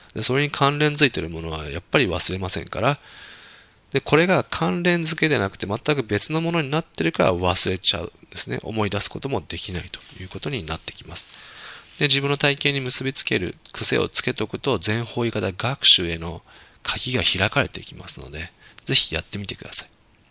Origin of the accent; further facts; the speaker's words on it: Shiga, Japan; born there; 例えば僕だったら滋賀県生まれですよと、会社の社長してますよと